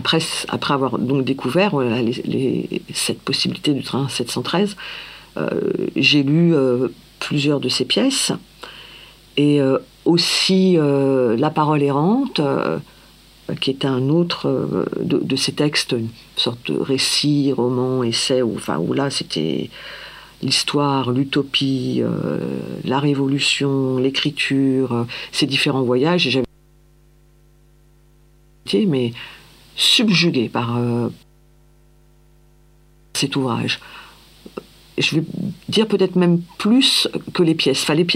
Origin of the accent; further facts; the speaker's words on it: France; born there; Alors moi, je ne viens pas d'Algérie, mais mon père vient d'Algérie. Moi, je suis né en France.